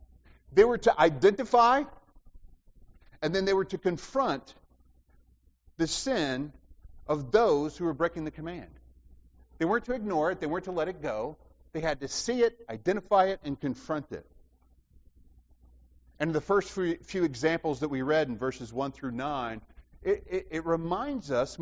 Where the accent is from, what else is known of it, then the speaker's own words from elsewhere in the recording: Alabama, United States; You know, I grew up in Alabama, and when you're born in Alabama, it's not long before a choice is forced upon you.